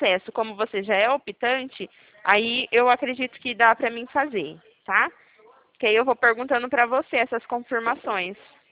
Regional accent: Presidente Prudente, São Paulo, Brazil; sou de Presidente Prudente, interior de São Paulo.

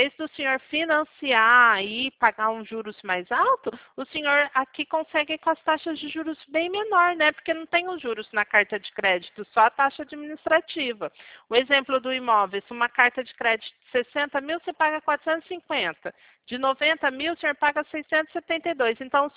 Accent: Maringá, Paraná, Brazil; Eu sou de Maringá.

